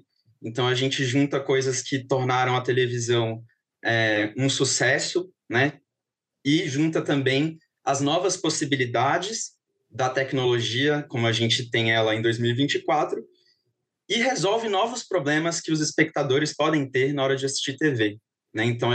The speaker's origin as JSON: {"language": "Portuguese", "town": "Brasília", "region": "Federal District", "country": "Brazil", "said": "Eu sou de Brasília, trabalho em São Paulo"}